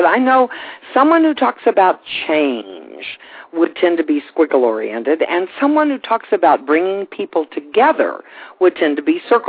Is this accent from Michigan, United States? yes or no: no; Indiana, United States; And I grew up in Indiana, and my friends from Iowa were very similar at Northwestern.